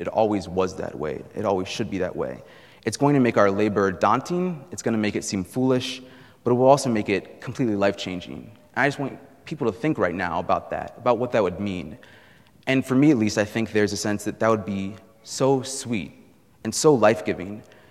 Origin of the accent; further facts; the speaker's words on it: Iowa, United States; Granted, I'm from Iowa, so that has been a hard thing to do for most of my youth.